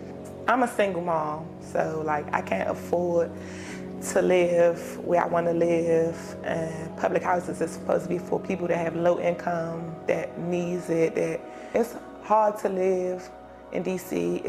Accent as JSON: {"language": "English", "town": "Washington", "region": "District of Columbia", "country": "United States", "tie": "born or raised there", "said": "I was born and raised in Washington, D.C."}